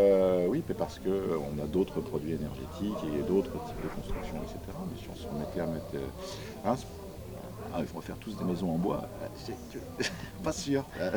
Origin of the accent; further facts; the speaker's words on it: Redon, Brittany, France; parce que je suis de Redon, donc il y a un cartulaire à Redon